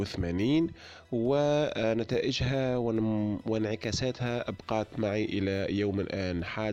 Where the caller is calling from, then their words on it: Tunisia; من تونس، حبيت نشارك في برنامج صارت معي